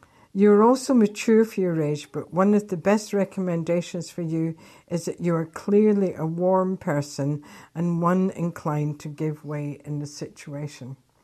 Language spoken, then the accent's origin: English; Scotland, United Kingdom; because I was brought up in Scotland